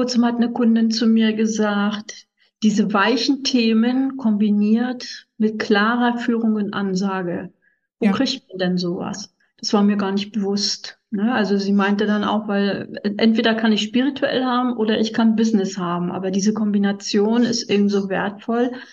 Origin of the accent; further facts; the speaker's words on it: Northern Germany, Germany; Ich kam zwar aus Norddeutschland